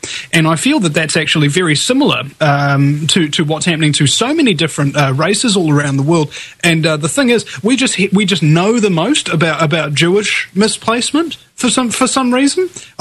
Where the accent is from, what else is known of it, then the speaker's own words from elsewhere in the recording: New Zealand; I'm a New Zealander, and I wouldn't be able to call anywhere home except New Zealand.